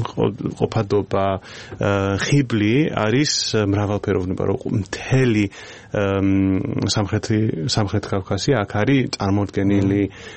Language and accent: Georgian; North West England, United Kingdom; ახლა მე საწესო წარმოშობით ლანკაშერიდან ვარ, აი ნორთ